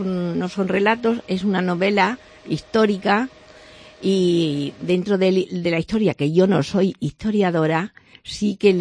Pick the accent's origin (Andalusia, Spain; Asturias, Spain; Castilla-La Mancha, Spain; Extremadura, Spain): Extremadura, Spain; Cáceres; Mi tierra cacereñina y también mi calle Caleros